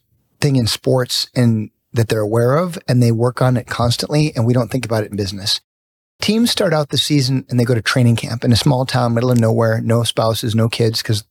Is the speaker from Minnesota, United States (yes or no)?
yes; Minnesota, United States; I'm from Minnesota. I wasn't comfortable with that.